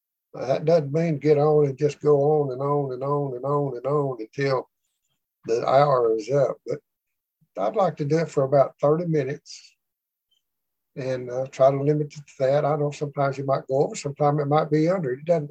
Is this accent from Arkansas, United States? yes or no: yes; Arkansas, United States; I'm just from Arkansas, and that people from Arkansas only understand certain amounts of English.